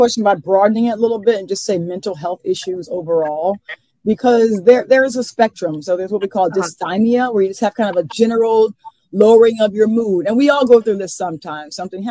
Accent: Atlanta, Georgia, United States; So, one, I'm from Atlanta.

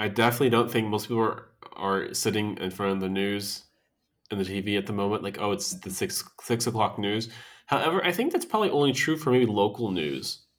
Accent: United States; moved away; Not from my hometown in the U.S., but from the town I live in here.

